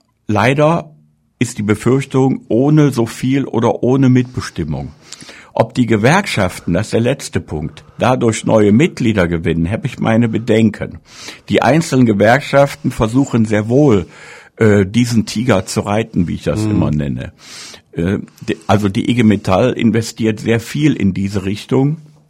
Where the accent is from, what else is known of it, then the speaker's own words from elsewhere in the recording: North Rhine-Westphalia, Germany; ich komme aus dem Ruhrgebiet